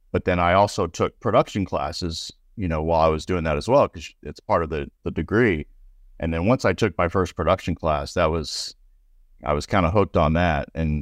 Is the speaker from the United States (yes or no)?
yes; Indiana, United States; now in Florida, United States; But I grew up in Indiana until I was 13, and I always wanted to go to IU.